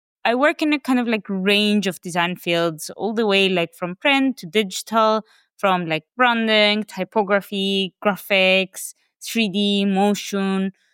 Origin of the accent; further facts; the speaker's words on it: Greece; English is a second language; moved away as an adult; now in London, United Kingdom; I've been located in London already now 12 years, but I'm originally from Greece, where I did like my first steps in design